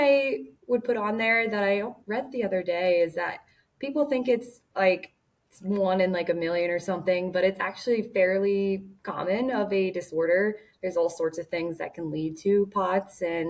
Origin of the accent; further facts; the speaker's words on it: Cincinnati, Ohio, United States; I am from Cincinnati, Ohio